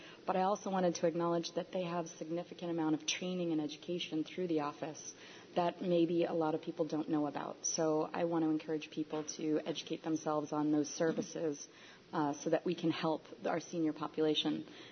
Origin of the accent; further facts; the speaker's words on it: Trumansburg, New York, United States; I grew up in Trumansburg. It is very near and dear to my heart